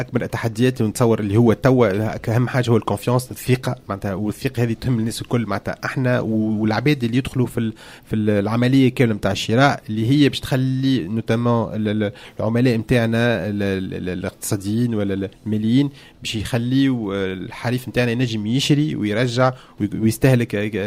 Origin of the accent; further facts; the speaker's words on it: Tunisia; Et là, chez nous, en Tunisie, il y a la fameuse carte technologique pour les startups